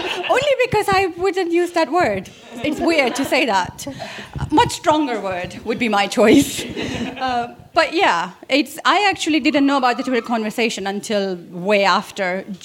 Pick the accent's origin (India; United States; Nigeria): India; moved away; I grew up in India